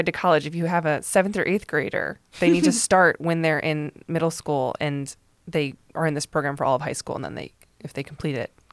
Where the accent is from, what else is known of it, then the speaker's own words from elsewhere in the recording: Toledo, Ohio, United States; I am from Toledo.